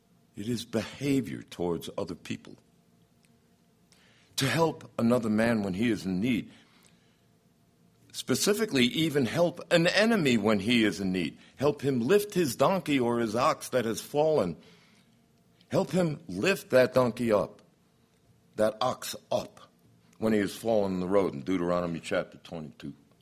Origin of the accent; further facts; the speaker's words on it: Brooklyn, New York, United States; because I'm from Brooklyn, New York. Trump is the quintessential New Yorker, and I'm right behind him.